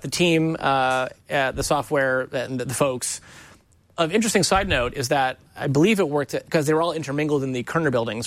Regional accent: Irvine, California, United States; I grew up in Irvine.

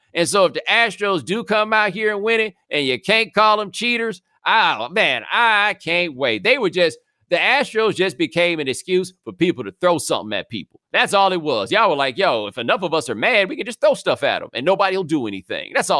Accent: Houston, Texas, United States; also born or lived in Atlanta; Because I grew up in Houston, you know, and then got the Atlanta thing.

